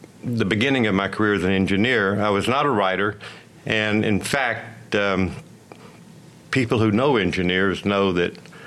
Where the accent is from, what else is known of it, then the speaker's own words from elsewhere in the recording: Houston, Texas, United States; Yeah, I was born in Houston. I've lived here all my life.